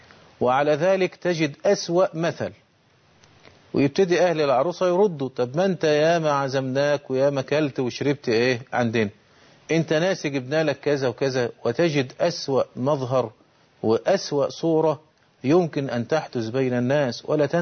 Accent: Egypt; وإحنا عندنا في مصر مأخوذ بمذهب الأحناف

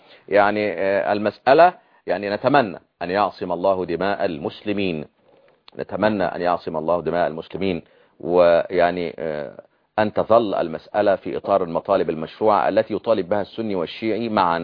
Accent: Egypt; عندنا في مصر

